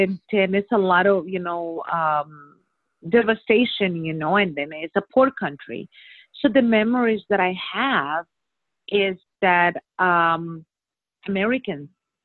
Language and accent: English; Honduras; I was born in Honduras, and I grew up there, and I got pregnant at the age of 13.